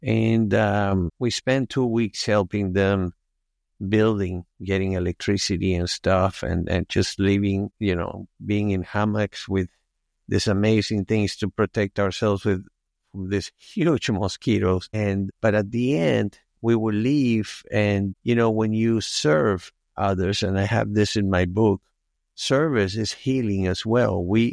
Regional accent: Venezuela; I was always aware of seeing the less fortunate around me, especially growing up in South America and Venezuela.

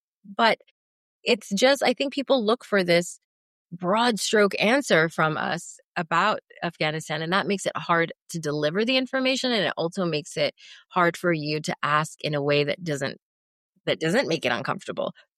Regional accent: Canada; I do identify as a Canadian woman.

